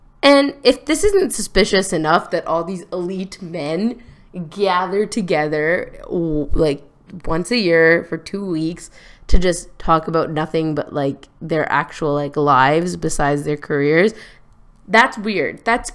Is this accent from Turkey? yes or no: no; Canada; I almost said prime minister because I'm Canadian.